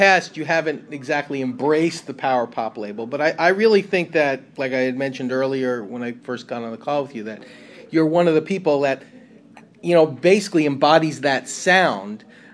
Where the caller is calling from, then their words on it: New York, United States; Actually, I'm calling from New York.